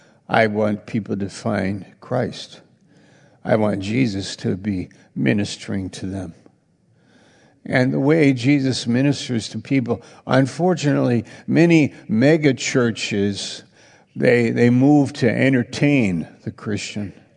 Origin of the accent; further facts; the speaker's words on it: New York, United States; I went to a small Bible college, and I'm from New York, and I was up in Maine, and I didn't know anybody